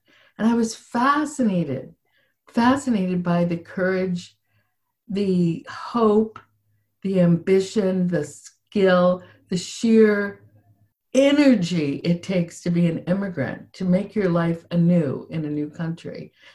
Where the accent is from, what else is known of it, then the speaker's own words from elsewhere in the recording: Ohio, United States; also born or lived in Ashland, Kentucky / Western Pennsylvania / Central Illinois; Well, I was born in Ashland, Kentucky, and raised in Southern Ohio, Western Pennsylvania, and Central Illinois.